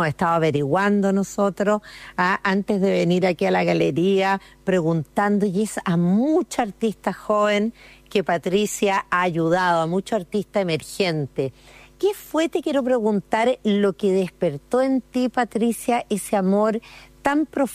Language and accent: Spanish; Chile; nos sentimos muy orgullosas como chilena de estar con una mujer tan power hoy día y que ha hecho un aporte tan importante al arte en nuestro país